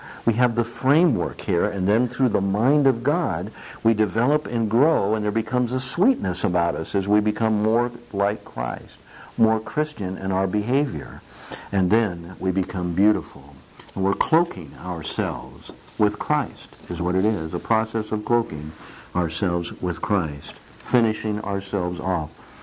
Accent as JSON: {"language": "English", "region": "California", "country": "United States", "tie": "born or raised there", "said": "I remember when I went to Guyana, and I grew up in California. I was not used to prejudices"}